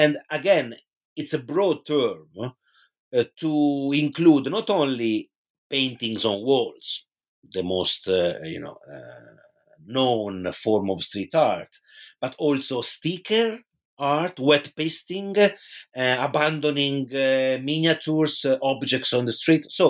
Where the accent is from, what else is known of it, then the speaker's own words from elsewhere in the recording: Pisa, Tuscany, Italy; English is a second language; in my hometown in Tuscany, which is Pisa in Italy